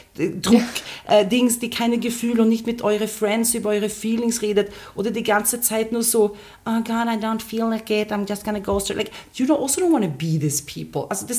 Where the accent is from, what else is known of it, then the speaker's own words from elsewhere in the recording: Sweden; now in Austria; Ich bin in Schweden aufgewachsen.